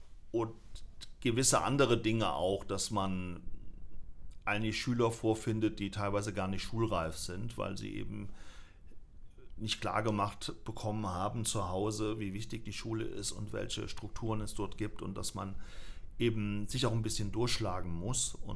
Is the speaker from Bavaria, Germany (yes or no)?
no; Koblenz, Rhineland-Palatinate, Germany; Ich bin im Kreis Main-Koblenz geboren, oh. Aber ich bin ja hier in Koblenz aufgewachsen, ja, im Rauental.